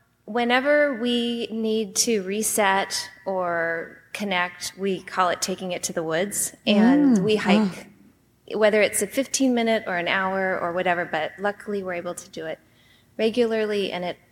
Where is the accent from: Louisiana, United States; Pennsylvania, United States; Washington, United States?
Washington, United States; Seattle; I'm from the Seattle area, and my ultimate happiness hack is being out in nature